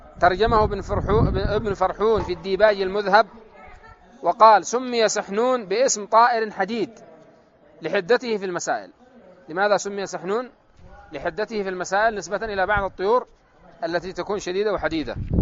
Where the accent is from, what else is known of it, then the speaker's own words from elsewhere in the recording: Yemen; قال ابن الصلاح: وربما عندنا في اليمن بعض الأسماء من هذا. طيب، فعندنا هنا في دماج بعض الإخوة